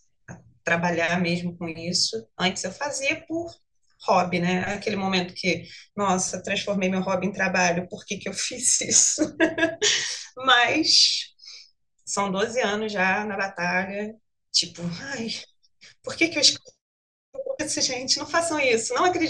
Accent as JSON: {"language": "Portuguese", "region": "Rio de Janeiro", "country": "Brazil", "said": "é com K e R. Eu tenho 41 anos, vou fazer 42 mês que vem, sou carioca."}